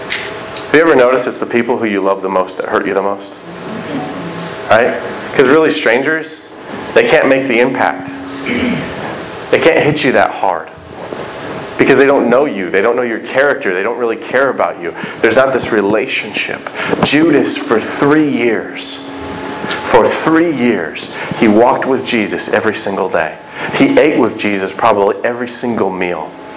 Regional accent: Indiana, United States; I'm of course from Indiana.

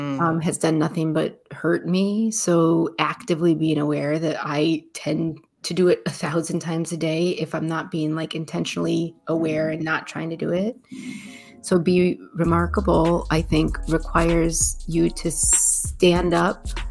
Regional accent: Chicago, Illinois, United States; I'm like, I'm from Chicago.

